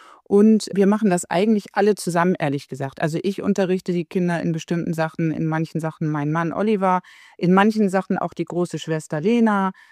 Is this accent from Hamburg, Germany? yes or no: yes; Hamburg, Germany; moved away as an adult; now in Croatia; wir kommen eigentlich ursprünglich aus Norddeutschland, aus Hamburg, sind vor 5 Jahren nach Kroatien ausgewandert